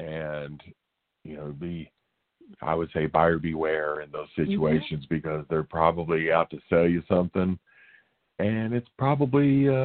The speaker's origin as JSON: {"language": "English", "region": "Oklahoma", "country": "United States", "said": "And I am from Oklahoma. And the only knock that I will say on Colorado is that for a slow-talking Southern boy like myself, there's no place to swim."}